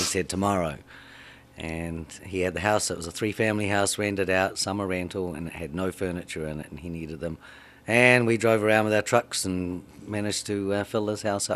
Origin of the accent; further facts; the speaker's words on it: New Zealand; Well, I'm being from New Zealand. We've been green since about 1930.